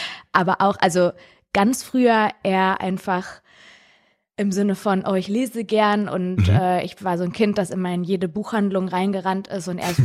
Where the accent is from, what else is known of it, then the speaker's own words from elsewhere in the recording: Germany; born there; Also ich bin in Deutschland geboren, eben in Mal, in der Grimme-Stadt Mal.